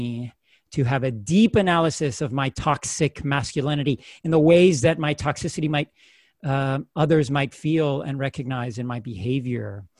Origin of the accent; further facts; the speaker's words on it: Florida, United States; My experience as a first generation, U.S. born, to them